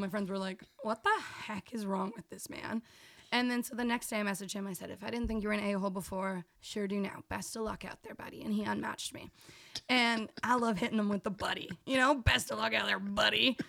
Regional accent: York, Yorkshire and the Humber, United Kingdom; Oh, I'm from York. My family's from York.

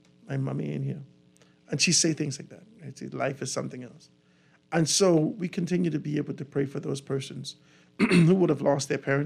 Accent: Eight Mile Rock, Grand Bahama, Bahamas; you could be able to see that in my hometown and my settlement that I'm from, 8 Mile Rock, tragedy strikes two Grand Bahamian families.

